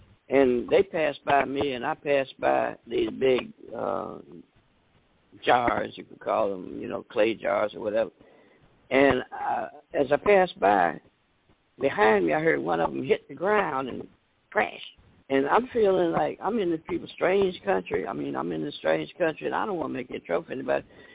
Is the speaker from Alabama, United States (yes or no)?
yes; Tuskegee, Alabama, United States; When I was a boy, growing up in Tuskegee, we had a boy named Daniel Anderson.